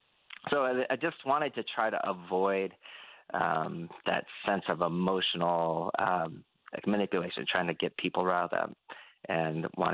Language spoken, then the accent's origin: English; Washington, United States; I grew up in the Korean immigrant church near in the suburb of Seattle